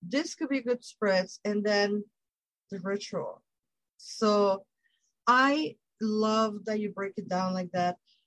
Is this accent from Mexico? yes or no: yes; Mexico; I, growing up in Mexico, we don't have that, not to my knowledge